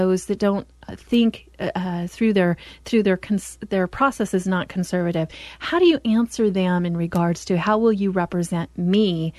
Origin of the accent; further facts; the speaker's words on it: Oregon, United States; I said, I'm from Oregon. I love Oregon.